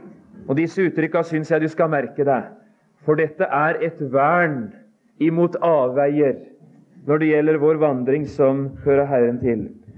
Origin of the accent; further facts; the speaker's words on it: Telemark, Norway; Det var et nydelig og det var et riktig uttrykk de brukte i vekkelsene hjemme i Telemark.